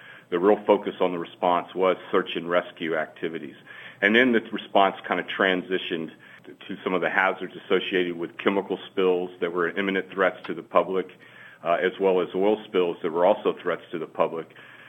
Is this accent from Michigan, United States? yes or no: no; Louisiana, United States; Well, Louisiana is my home. I'm born and raised in Louisiana. My office was in New Orleans, Louisiana.